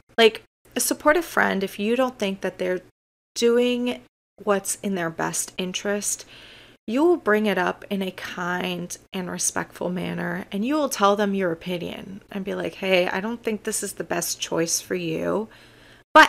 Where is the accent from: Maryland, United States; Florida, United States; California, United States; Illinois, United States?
Florida, United States; it's kind of unfortunate because I grew up in Florida